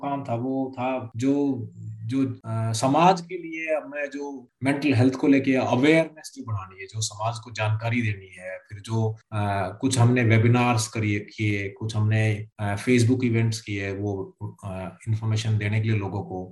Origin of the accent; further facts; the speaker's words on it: India; जो हम जिस कल्चर से आते हैं भारतीय कल्चर में कह लो